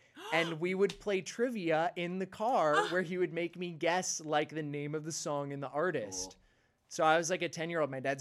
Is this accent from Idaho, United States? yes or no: yes; Idaho, United States; Growing up in Idaho, that was like an hour and a half dead zone.